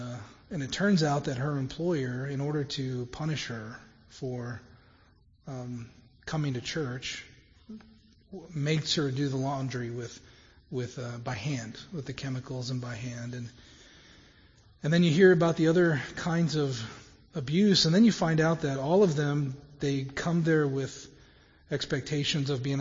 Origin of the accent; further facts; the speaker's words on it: United States; We're from America and we're here.